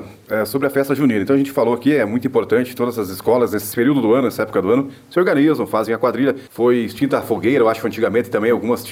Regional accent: Rio Grande do Sul, Brazil; como nós somos do Sul, somos gaúchos, não seria mais alusivo à nossa cultura?

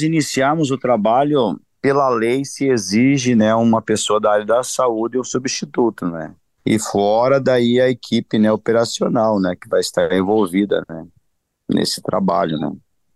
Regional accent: Tapera, Rio Grande do Sul, Brazil; also born or lived in Caxias do Sul; E como eu sou natural de Tapera, mas aqui estive 22 anos em Caxias do Sul

